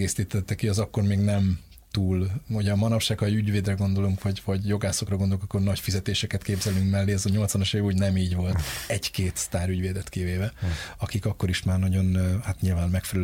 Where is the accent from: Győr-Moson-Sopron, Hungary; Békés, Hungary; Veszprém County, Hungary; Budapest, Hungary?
Budapest, Hungary; bár alapvetően budai gyerek vagyok